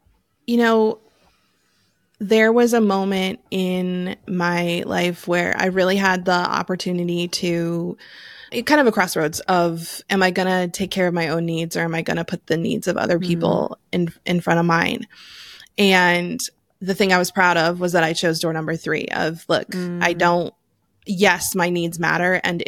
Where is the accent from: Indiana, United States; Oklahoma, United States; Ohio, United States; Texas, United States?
Ohio, United States; Cincinnati; I grew up in Cincinnati.